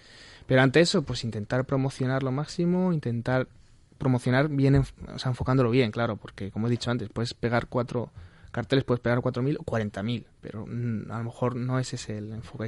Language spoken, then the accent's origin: Spanish; Fuenlabrada, Community of Madrid, Spain; Es un torero de mi pueblo, que de Fuenlabrada